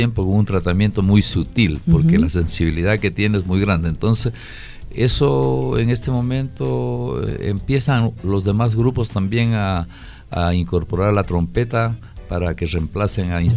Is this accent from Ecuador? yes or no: yes; Ecuador; now in Chile; como ecuatoriano me ponían orgulloso.